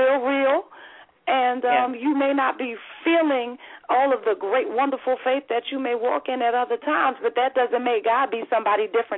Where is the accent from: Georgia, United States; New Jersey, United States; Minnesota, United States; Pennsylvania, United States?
New Jersey, United States; You know, I'm from Jersey. I think I can talk pretty fast.